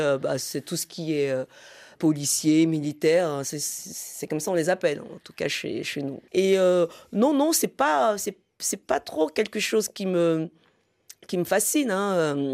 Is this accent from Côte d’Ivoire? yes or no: yes; Côte d’Ivoire; en tout cas en Afrique, et puis aussi, enfin, plus particulièrement aussi chez moi, en Côte d'Ivoire.